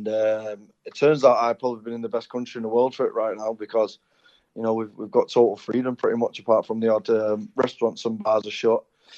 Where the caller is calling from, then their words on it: Thailand; And yeah, this time I'm from Thailand. It could be the States. Could be anywhere with me nowadays.